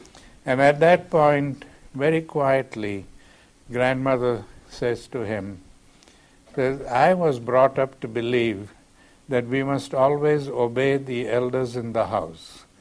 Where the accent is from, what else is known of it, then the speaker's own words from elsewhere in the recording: South Africa; I came to him from South Africa after the prejudices that I suffered, the physical beatings and so on.